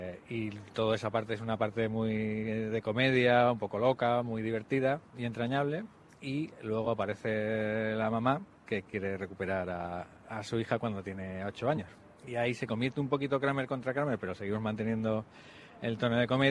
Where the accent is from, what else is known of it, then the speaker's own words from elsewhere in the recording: Bilbao, Basque Country, Spain; primero porque yo soy de Bilbao